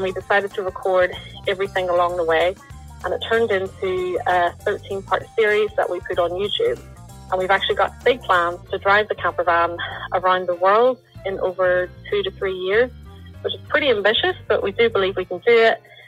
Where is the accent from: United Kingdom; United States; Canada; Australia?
United Kingdom; Lisburn, Northern Ireland; I'm from Lisburn, Northern Ireland